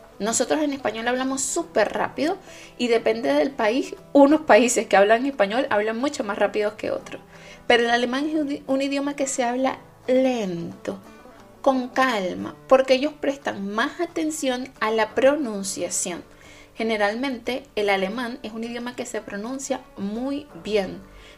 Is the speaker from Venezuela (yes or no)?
yes; Venezuela; now in Chile; yo vivía en Venezuela y luego me mudé de Venezuela a Chile. Y los primeros 6 meses que viví en Chile fueron caóticos.